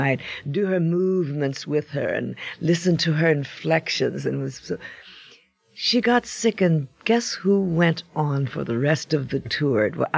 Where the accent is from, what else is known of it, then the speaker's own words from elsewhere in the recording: Chicago, Illinois, United States; I was cast in a big musical show in Chicago, which is my hometown.